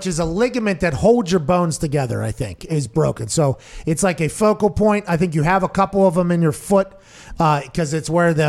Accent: Texas, United States; I'm from Texas.

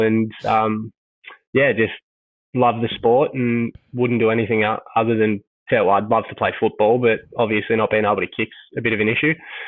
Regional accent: Mentone, Victoria, Australia; because I grew up in Mentone and started playing tennis

